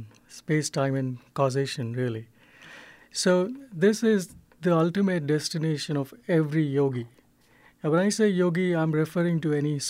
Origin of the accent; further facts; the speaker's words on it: India; now in United States; So as an Indian who has grown up in such a rich culture, this was a very sad fact of life in America.